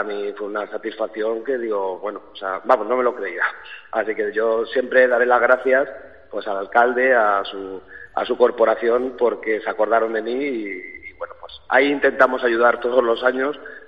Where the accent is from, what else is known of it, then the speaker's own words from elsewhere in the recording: Castile and León, Spain; y yo estoy orgullosísimo de ir a mi pueblo